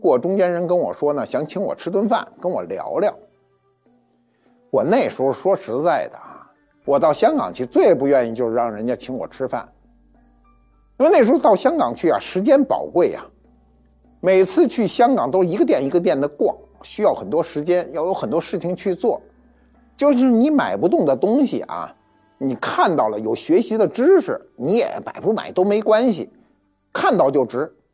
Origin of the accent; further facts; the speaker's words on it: North China, China; 我记得我小时候在北方枕的最多的就是一种叫荞麦皮枕头